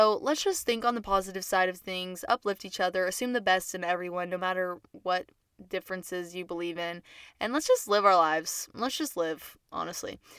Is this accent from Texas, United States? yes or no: no; Acworth, Georgia, United States; Well, I'm from Georgia, the Ackworth area